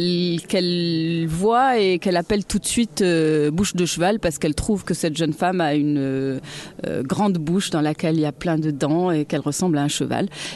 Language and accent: French; Morocco; moved away; est-ce que j'ai quitté le Maroc définitivement ? Je ne sais pas, peut-être, ou peut-être pas.